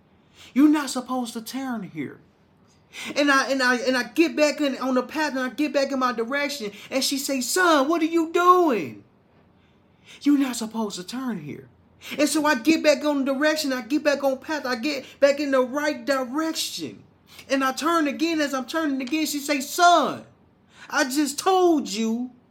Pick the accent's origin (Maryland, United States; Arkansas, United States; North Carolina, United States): Arkansas, United States; Little Rock; You see, I'm from a small town. I'm from Little Rock, Arkansas, and the town is small. Like, I was raised by a single mom who raised 3 boys by herself.